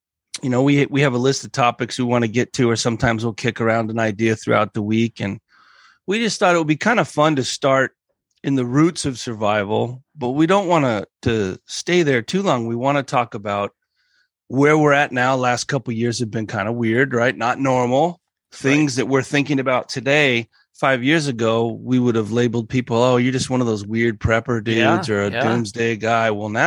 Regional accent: Colorado, United States; Just growing up in Colorado helped a lot.

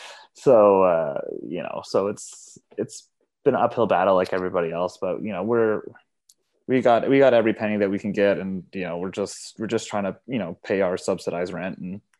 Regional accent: Canada; God bless Canada. I love being Canadian, but like, the music that we make is just so niche that we can't really have a full career.

